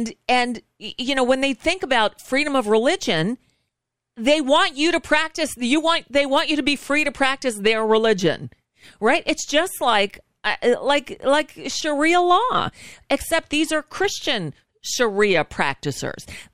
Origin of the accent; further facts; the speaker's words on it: Florida, United States; You know, I grew up down here in South Florida, and it was Halloween.